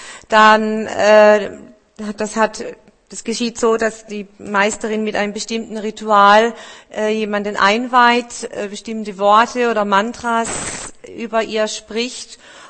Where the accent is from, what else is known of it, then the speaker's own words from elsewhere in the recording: Todtnau, Baden-Württemberg, Germany; Und ich bin aus dem tiefen Schwarzwald, aus Todtnau, in der Nähe von Feldberg, Freiburg, Titisee, vielleicht auch ein Begriff, das einige kennen, also ein richtiges Schwarzwaldmädel.